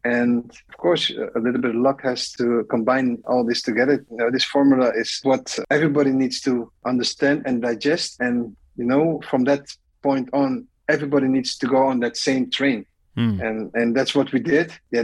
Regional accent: Amsterdam, North Holland, Netherlands; born there; English is a second language; I was born in Amsterdam as well.

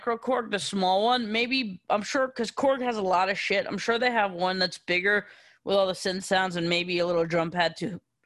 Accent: New York, United States; See, I grew up in New York and on 98.7 Kiss FM on like Sundays, every Sunday, they had like a big reggae day.

